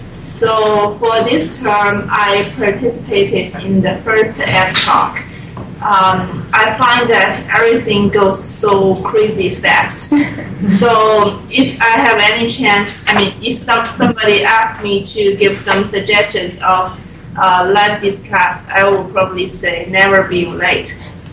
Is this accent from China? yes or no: yes; China; I'm from China.